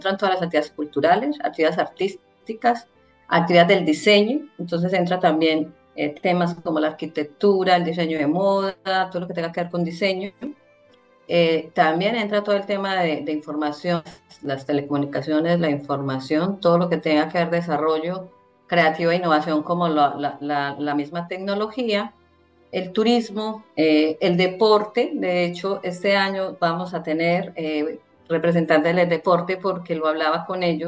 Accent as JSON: {"language": "Spanish", "country": "Colombia", "said": "Efectivamente, soy de Colombia."}